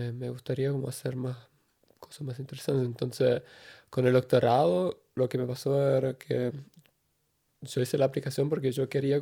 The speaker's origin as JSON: {"language": "Spanish", "country": "Austria", "also_born_or_lived": "Switzerland", "second_language": "Spanish", "lives_now": "Helsinki, Finland", "said": "yo soy originalmente de Austria, nací en Suiza y ahí trabajé en cine y también estudié videoarte y después ahora hace 6 años que vivo aquí y me mudé a Helsinki para mi doctorado"}